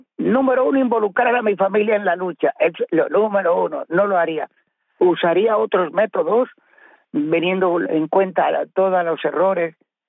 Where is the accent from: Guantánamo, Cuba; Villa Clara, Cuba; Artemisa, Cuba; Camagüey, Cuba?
Guantánamo, Cuba; Baracoa; moved away; Baracoa, mi pueblo, gente sencilla, gente humilde, gente muy solidaria, gente muy fraterna, muy común y corriente.